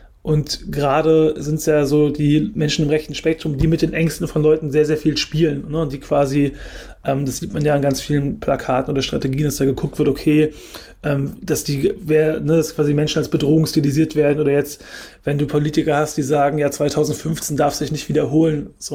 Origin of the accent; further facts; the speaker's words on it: Germany; born there; weil ich bin in Deutschland geboren